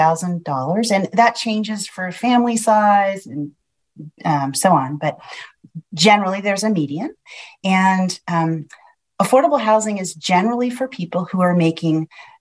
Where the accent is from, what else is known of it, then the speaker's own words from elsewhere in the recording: Philadelphia, Pennsylvania, United States; born there; And I was born in Philadelphia